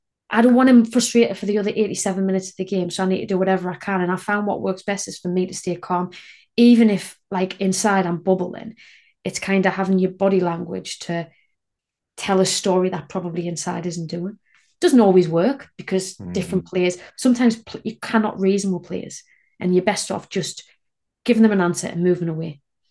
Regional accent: Northeast, United States; I'm from the Northeast, so I kind of talk a lot.

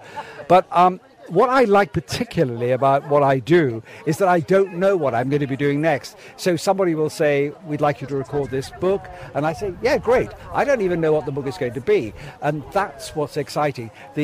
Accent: North East England, United Kingdom; accent: Geordie; I come from the Northeast. My granddad was a miner. And so when I was growing up in the 1950s in the Northeast, people were, and I'd say, I want to be an actor. They'd say, don't be ridiculous, you can't be an actor with a Geordie accent.

